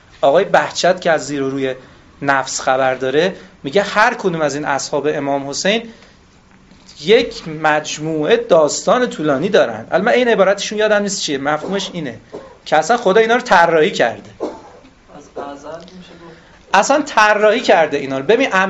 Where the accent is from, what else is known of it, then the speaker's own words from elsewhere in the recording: Tehran, Tehran Province, Iran; همین قصه نمیگم تو همین شهر خودم تهران